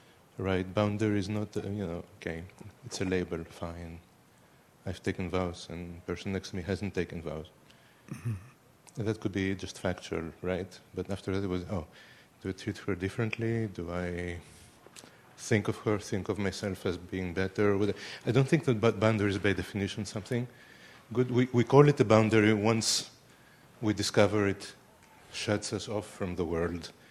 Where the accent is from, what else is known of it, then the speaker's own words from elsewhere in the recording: Greece; English is a second language; now in United States; I'm from Greece originally, but I've been in this country for 30 years or so, so you know, my accent is still...